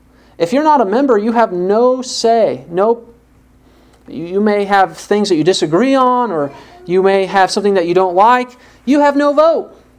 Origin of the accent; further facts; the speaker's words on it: Waverly, Illinois, United States; I grew up in Waverly, Illinois